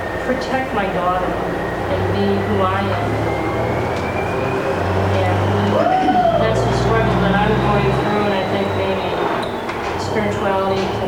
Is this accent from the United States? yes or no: yes; Seattle, Washington, United States; I've been out since 1979, and I'm from Seattle. Seattle's a great place, actually.